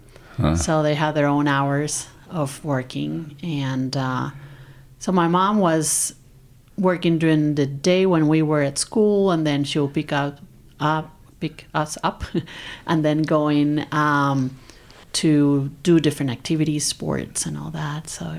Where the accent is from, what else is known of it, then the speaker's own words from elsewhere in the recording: Venezuela; now in United States; Venezuela was a very affluent country in the time when I was growing up. So it was great. It was, I went to private schools. We have help at the house.